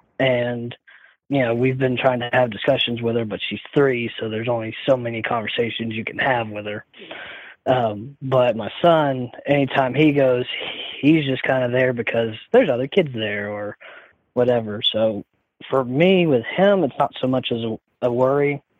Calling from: Alabama, United States; I'm calling from North Alabama.

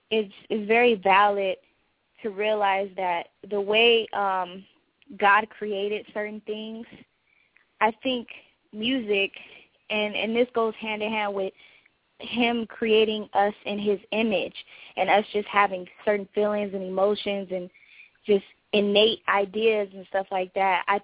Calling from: Pasadena, California, United States; I'm actually Pam's daughter, and I'm calling from Pasadena.

